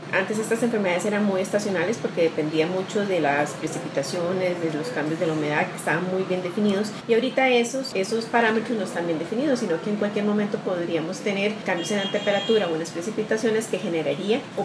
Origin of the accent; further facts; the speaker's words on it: Costa Rica; Eso es una de las fortalezas como población costarricense, donde tenemos un sistema de salud muy, muy fortalecido